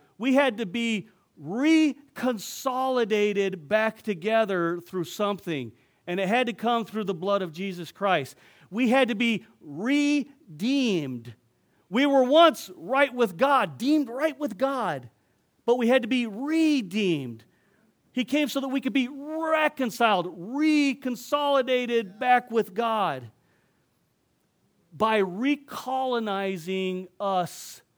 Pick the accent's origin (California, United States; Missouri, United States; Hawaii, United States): California, United States; I'm from Southern California. The culture in Southern California is highly Hispanic. I grew up on Mexican food.